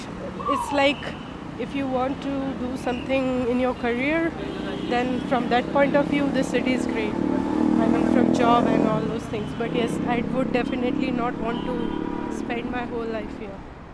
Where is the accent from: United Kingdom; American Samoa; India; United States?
India; Jodhpur, Rajasthan; now in Mumbai, India; I'm basically from Rajasthan, Jodhpur. Oh, cool. So that is where I had been born and brought up.